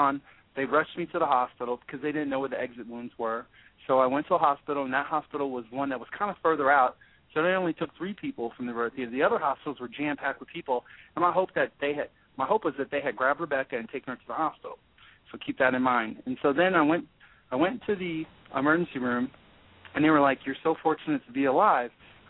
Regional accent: Virginia Beach, Virginia, United States; I'm from Virginia Beach. That's where I met Regina. We were in high school together.

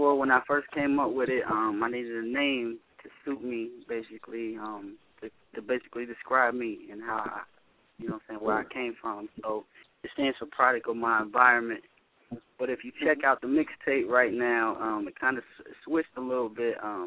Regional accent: Midwest, United States; born there; Nah, I was born in the Midwest.

